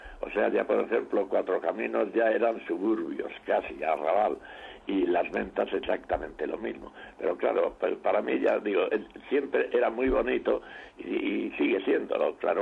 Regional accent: Madrid, Community of Madrid, Spain; yo soy madrileño por nacimiento y por sentimiento.

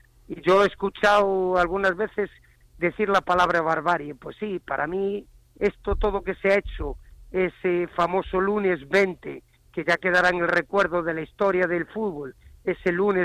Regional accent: Galicia, Spain; Yo como buen gallego me recuerdo

